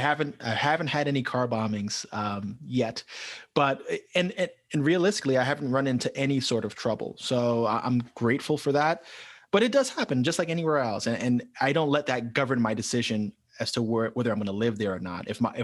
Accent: New York City, New York, United States; that's something that was always missing from my life being born and raised in New York City.

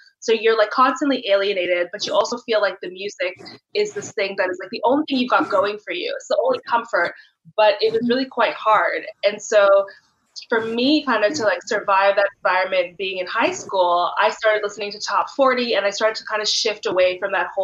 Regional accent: Toronto, Ontario, Canada; I'm from Toronto, and Toronto's kind of known falsely as this like very multicultural place. So my mom is actually Pakistani, my dad is Jamaican, but I grew up with my mom's side

